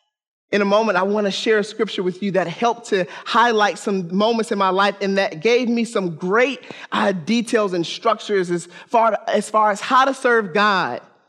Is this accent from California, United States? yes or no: no; Detroit, Michigan, United States; I grew up in Detroit, Michigan, so they played the Michigan lottery.